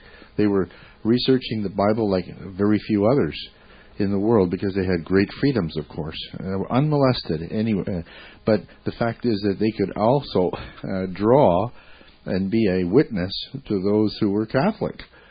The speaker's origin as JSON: {"language": "English", "country": "Canada", "said": "Being Canadian"}